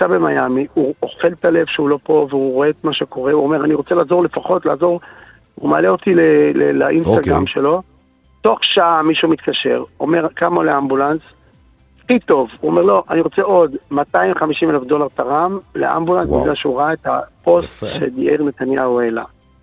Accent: United States; I'm proud to be a Jew, I'm proud to be Israeli, I'm proud to be American. אני אמריקאי

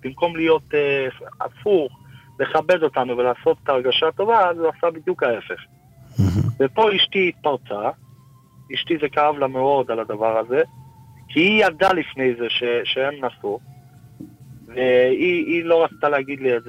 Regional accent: Jerusalem, Jerusalem District, Israel; אני מהמקור מגיע מירושלמי

